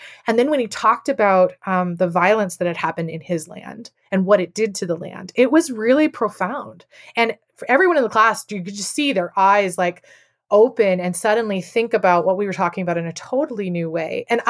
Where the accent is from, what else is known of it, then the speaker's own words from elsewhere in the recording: Texas, United States; Where I grew up in Texas, limestone is like the base.